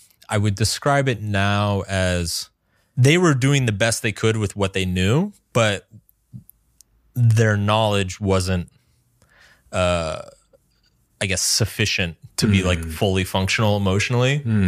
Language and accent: English; American South, United States; I grew up in the American South. So I grew up very religious, very conservative, and I'm neither of those things.